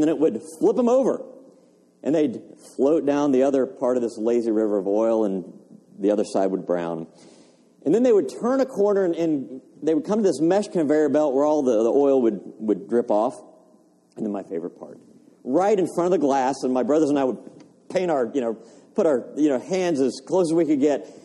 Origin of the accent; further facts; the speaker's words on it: Greenville, South Carolina, United States; when I was a kid, growing up in Greenville, South Carolina, my dad would take my brothers and me on Saturday mornings